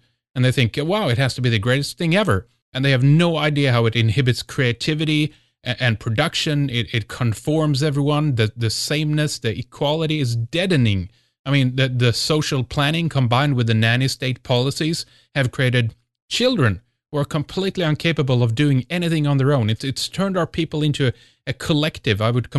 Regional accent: Sweden; English is a second language; I'm born and raised in Sweden.

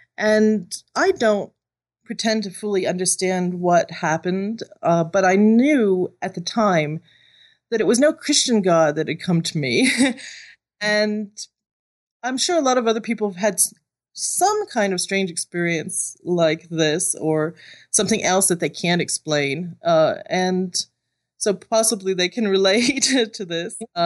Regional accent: Miami, Florida, United States; Well, for the most part, I grew up in Miami, Florida.

